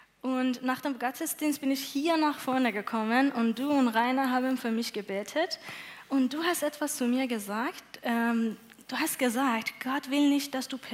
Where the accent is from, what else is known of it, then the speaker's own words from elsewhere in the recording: Iran; first language Farsi; German is a second language; Ja, also ich komme aus dem Iran. Meine Muttersprache ist Farsi oder Persian, sagt man auch.